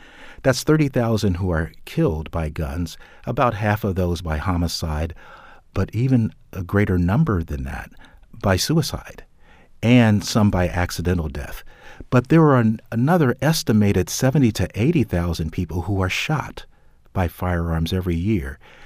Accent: United States; Well, because I'm an American citizen, and I'm a father.

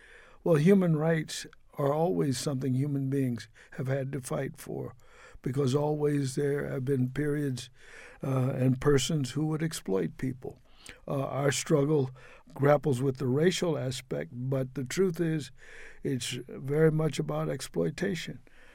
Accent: Houston, Texas, United States; that's the address of my family in the house that I grew up in Houston.

